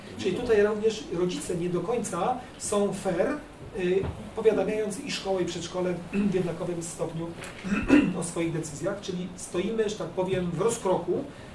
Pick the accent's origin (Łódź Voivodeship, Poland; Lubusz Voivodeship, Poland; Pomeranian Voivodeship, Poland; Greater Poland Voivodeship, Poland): Łódź Voivodeship, Poland; Ksawerów; Ksawerów, moje rodzinne miejscowość, mogę to też powiedzieć.